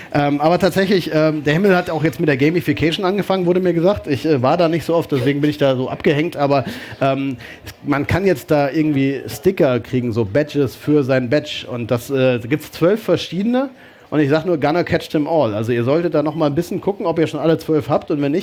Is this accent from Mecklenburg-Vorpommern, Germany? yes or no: yes; Mecklenburg-Vorpommern, Germany; Und die Mecklenburger, ich bin ja Mecklenburger Ultra, haben auch dieses Mal wieder alles gerockt